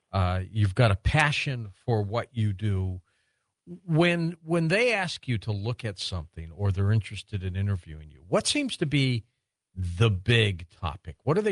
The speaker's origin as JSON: {"language": "English", "town": "Detroit", "region": "Michigan", "country": "United States", "lives_now": "Minneapolis, United States", "said": "But you know, I got a great audience in Minneapolis, and I'm from Detroit."}